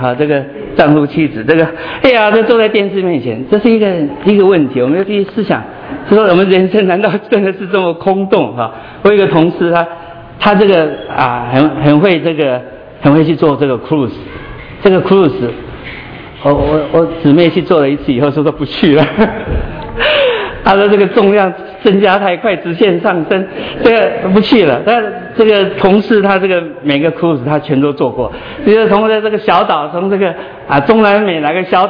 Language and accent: Chinese; China; 对我们中国比较好，我们中国人比较聪明